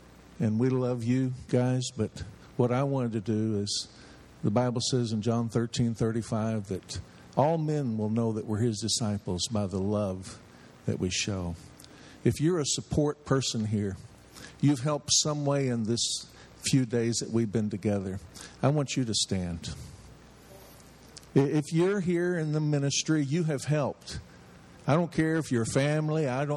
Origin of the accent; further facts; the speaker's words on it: Kenedy, Texas, United States; I'm from Kennedy, Texas, which is deep south Texas. I'm about 3 hours from the Mexican border.